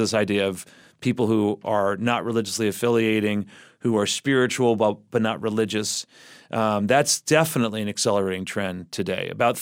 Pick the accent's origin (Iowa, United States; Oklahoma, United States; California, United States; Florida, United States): California, United States; For me, growing up in the Bay Area, it's almost always, I should say, indicated as the place of the lowest religious identification in the United States.